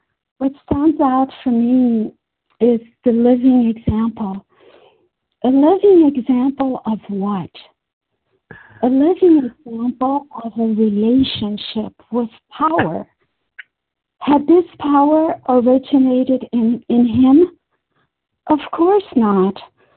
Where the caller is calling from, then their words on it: Brazil; and I'm calling from Brazil.